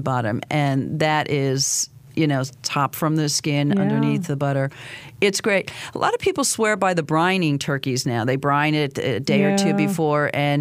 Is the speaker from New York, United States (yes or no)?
yes; New York, United States; You knew I grew up in New York